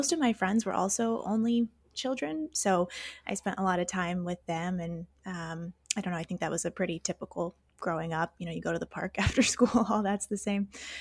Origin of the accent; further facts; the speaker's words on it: Houston, Texas, United States; But I grew up in Houston, just me.